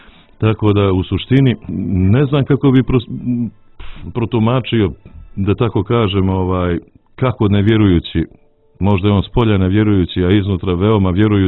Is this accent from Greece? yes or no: no; Montenegro; što bi rekli kod nas u Crnoj Gori.